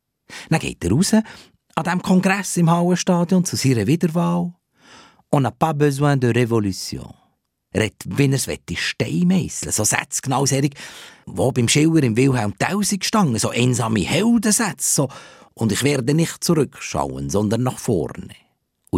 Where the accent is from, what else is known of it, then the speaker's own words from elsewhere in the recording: Valais, Switzerland; Ich bin ein Walliser Berggeiss.